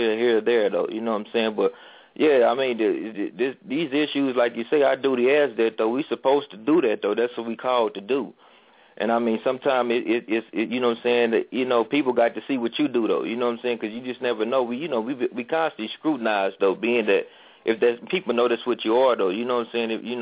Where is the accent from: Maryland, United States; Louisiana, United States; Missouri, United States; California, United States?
Missouri, United States; Kansas City; I'm coming from Kansas City, Missouri.